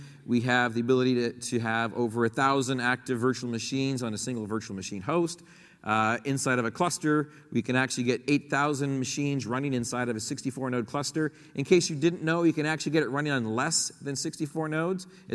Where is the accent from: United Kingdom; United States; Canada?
Canada; That's very near and dear to my heart, being a Canadian, because we like to keep stuff north of the 49th parallel in Canada by Canadians in Canadian data centers